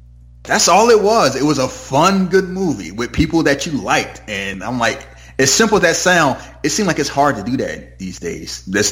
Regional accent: Nigeria; People think, oh, I'm from Nigeria.

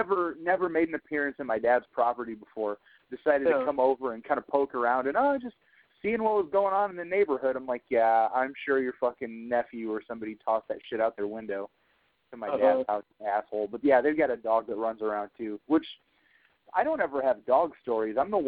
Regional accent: Fort Dodge, Iowa, United States; there are two cities that I've moved to since living and you know, being born and raised in Fort Dodge.

